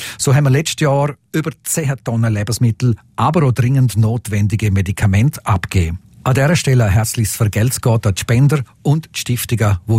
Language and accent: German; Liechtenstein; und natürlich, weil wir Liechtensteiner sind.